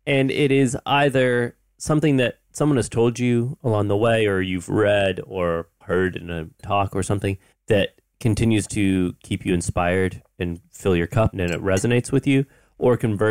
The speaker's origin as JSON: {"language": "English", "region": "Maine", "country": "United States", "tie": "born or raised there", "said": "dude, I grew up in Maine."}